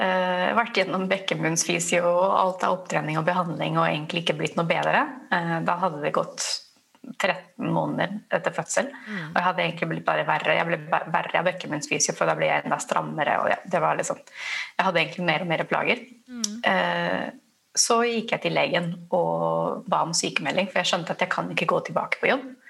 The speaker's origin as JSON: {"language": "Norwegian", "country": "Spain", "tie": "born or raised there", "lives_now": "Norway", "said": "men jeg vokste opp i Spania."}